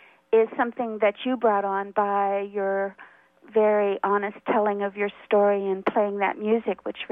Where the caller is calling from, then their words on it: California, United States; Hi, I'm calling from the East Bay